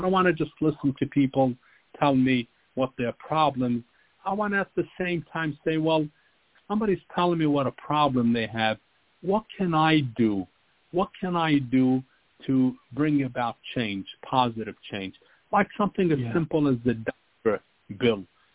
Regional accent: Yonkers, New York, United States; I grew up in Southwest Yonkers. I shined shoes as a kid to pay my school lunch.

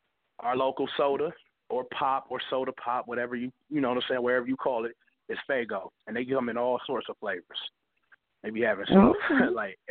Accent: Detroit, Michigan, United States; No, I'm from Detroit.

